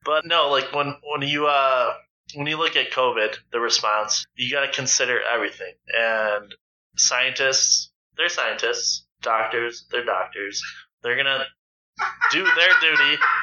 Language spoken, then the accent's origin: English; Buffalo, New York, United States; I'm from Buffalo, so it's 4 a.m., folks.